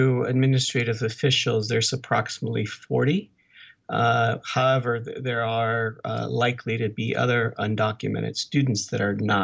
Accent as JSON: {"language": "English", "region": "California", "country": "United States", "tie": "born or raised there", "also_born_or_lived": "Mexico", "said": "My family came originally from Mexico. And we moved to California. I grew up in California, went through the school system there, was educated in the UC system."}